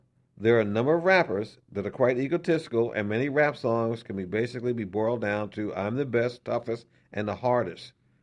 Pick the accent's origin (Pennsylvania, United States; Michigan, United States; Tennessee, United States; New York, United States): New York, United States; Brooklyn; as you know, my brothers and I grew up in Brooklyn.